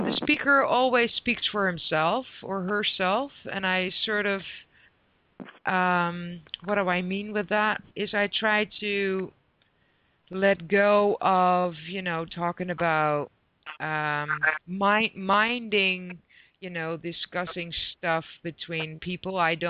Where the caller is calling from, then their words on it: Netherlands; I am calling in from the Netherlands.